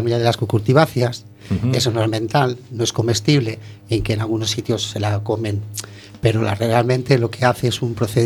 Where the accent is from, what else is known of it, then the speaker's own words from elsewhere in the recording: Barcelona, Catalonia, Spain; now in A Coruña, Spain; Yo soy de Barcelona, vine aquí